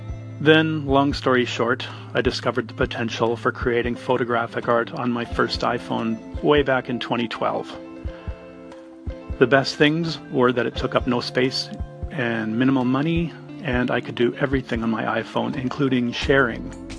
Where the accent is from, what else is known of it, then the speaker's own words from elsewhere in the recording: Canada; I'm a Canadian, born and bred, and currently living on Vancouver Island.